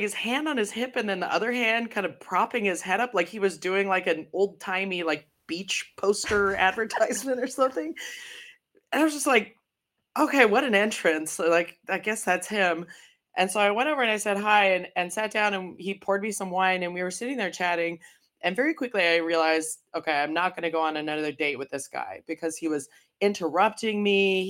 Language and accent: English; United States; now in Amsterdam, Netherlands; So I'm calling in from Amsterdam, but I am American. Amsterdam-based, American, born and bred.